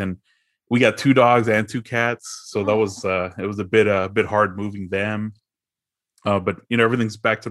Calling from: Fort Worth, Texas, United States; Fort Worth, Texas.

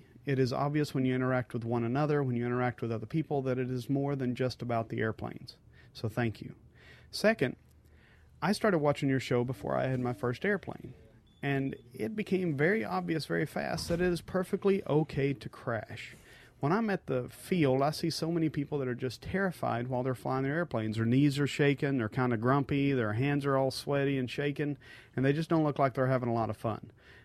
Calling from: Homestead, Florida, United States; I am from Homestead, Florida, just south of Miami.

